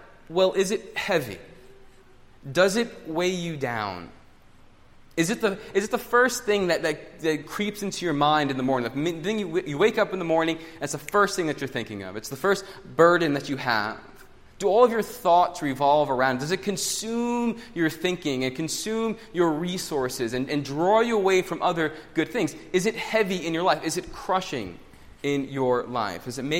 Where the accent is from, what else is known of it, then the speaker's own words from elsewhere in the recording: New York, United States; I'm from New York, but I live in the suburbs out there